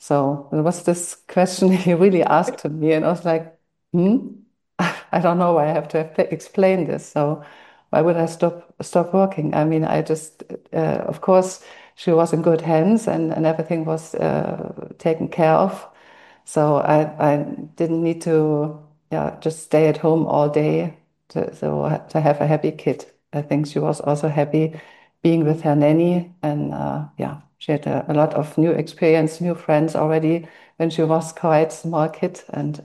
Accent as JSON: {"language": "English", "region": "eastern Germany", "country": "Germany", "tie": "born or raised there", "said": "Yes, I grew up in Eastern Germany. So, and then when I was 19, so then I was in the middle of my of studying mathematics in Eastern Germany, and there was the wall came down."}